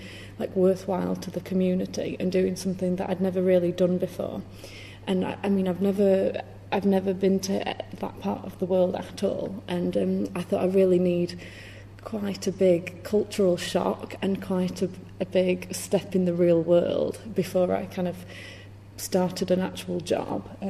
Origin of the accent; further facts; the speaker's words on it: Sheffield, Yorkshire and the Humber, United Kingdom; I'm from Sheffield and I'm a fourth year modern languages student studying German and Spanish.